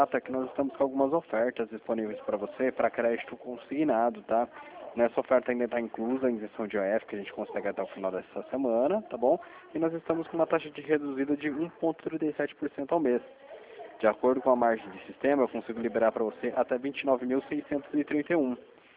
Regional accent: São José dos Campos, São Paulo, Brazil; Eu sou de São José dos Campos.

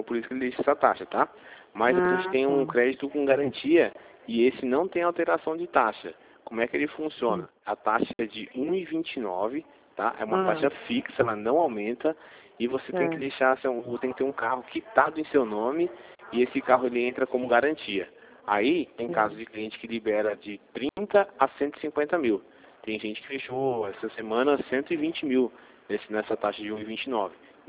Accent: Campinas, São Paulo, Brazil; eu sou de Campinas, né? Fico aqui na região de Campinas.

